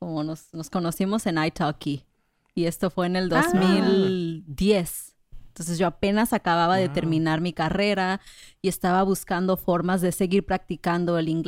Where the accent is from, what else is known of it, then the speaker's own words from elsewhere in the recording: Colima, Mexico; Yo soy de Colima, más cerca de ustedes.